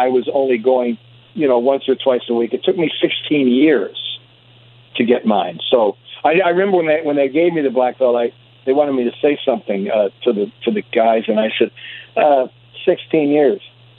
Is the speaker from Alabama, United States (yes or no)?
no; Youngstown, Ohio, United States; Actually, I'm from Youngstown, Ohio, which is right on the PA line. But it was a steel mill town.